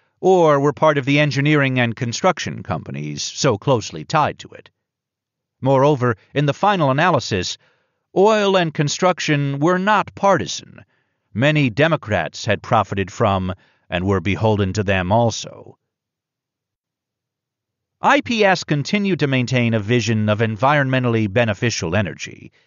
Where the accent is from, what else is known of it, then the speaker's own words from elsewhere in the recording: New Hampshire, United States; held in Bretton Woods, New Hampshire, my home state.